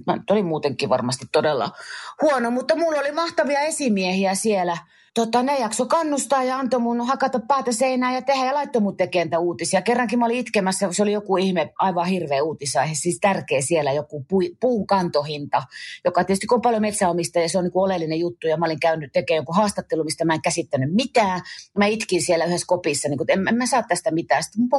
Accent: Central Ostrobothnia, Finland; mä oon tuolta Keski-Pohjanmaalta kotosi, ja mulla on se murre, se on mulla tosi voimakas edelleen

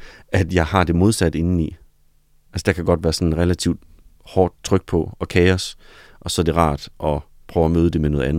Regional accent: West Jutland, Denmark; altså jeg voksede op i Vestjylland i 90'erne, så der var ikke, det skal ikke noget negativt, men sådan, det er jo ikke fordi, det sådan er et sted, hvor al kulturen finder hen.

